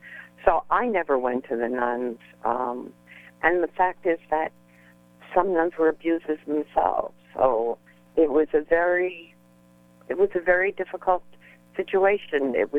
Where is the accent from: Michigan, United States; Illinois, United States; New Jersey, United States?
New Jersey, United States; Jersey City; the politicians, and I grew up in Jersey City, were all Catholic.